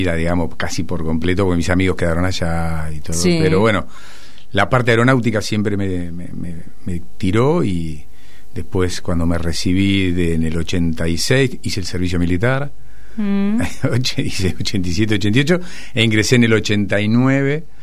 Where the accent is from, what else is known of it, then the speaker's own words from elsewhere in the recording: Castelar, Buenos Aires Province, Argentina; born there; yo nací en Castelar, ahí en los suburbios de lo que es el Partido de Morón, cerca de la Facultad Regional AEDO. Estudié en escuela pública, la escuela número 6.